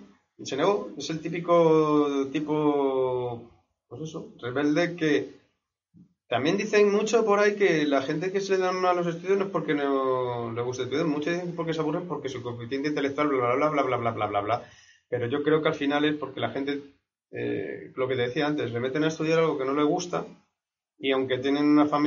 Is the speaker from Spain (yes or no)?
yes; Madrid, Community of Madrid, Spain; yo soy de Fuencarral, yo estoy pensando, porque conozco Fuencarral